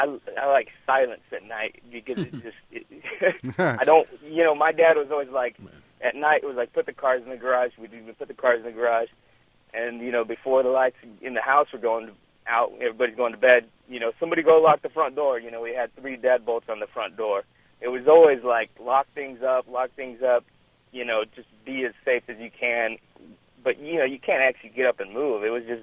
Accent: Texas, United States; I grew up in Texas, and we had a bunch of wannabe gangsters in our neighborhood.

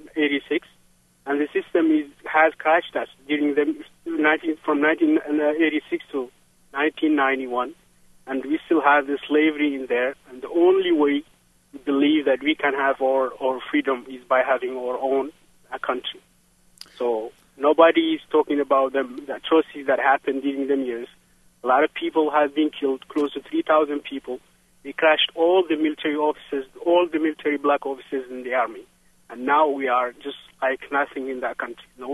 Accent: Mauritania; now in Columbus, United States; I'm from Mauritania, so I'm just trying to raise this issue

